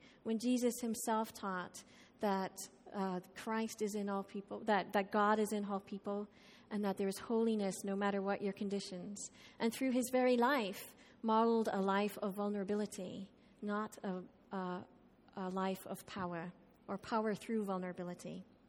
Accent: Ireland; now in United States; especially as an Irish person, you know, what people, how other people view the world and view where I live.

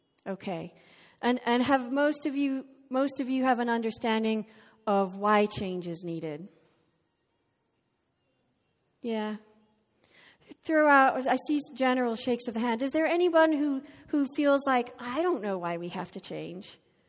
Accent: Ireland; As an Irish person who loves cheese and who totally gained a couple of pounds eating Irish cheese

